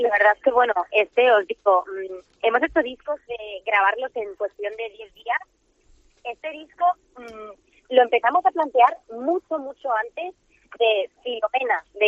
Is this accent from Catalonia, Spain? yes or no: no; Cantabria, Spain; Pues mira, primero, punto número uno, esto es mi tierra. Aquí es donde yo he escrito el 80-90% de mis canciones, ya lo sabéis. Siempre tengo esa referencia a nuestras playas, a ese aire tan puro que...